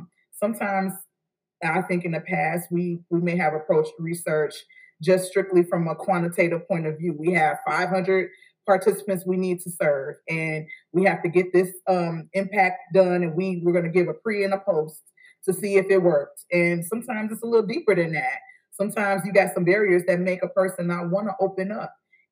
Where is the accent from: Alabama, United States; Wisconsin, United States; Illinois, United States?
Illinois, United States; Chicago; we born and raised in Chicago, but I bet you that we have some shared cultural things because our families migrated from the South and came to Chicago